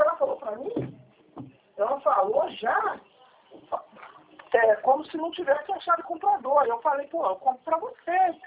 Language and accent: Portuguese; Três Rios, Rio de Janeiro, Brazil; porque eu sou daqui de Três Rios.